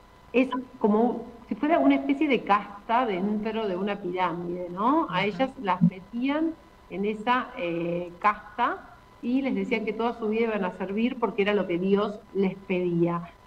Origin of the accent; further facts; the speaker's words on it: Bellavista, Buenos Aires Province, Argentina; Yo crecí en Bellavista, provincia de Buenos Aires, donde el Opus Dei tiene mucha presencia